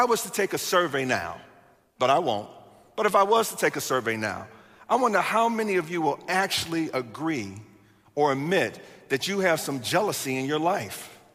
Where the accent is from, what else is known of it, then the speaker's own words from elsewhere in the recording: Chicago, Illinois, United States; I'm from Chicago.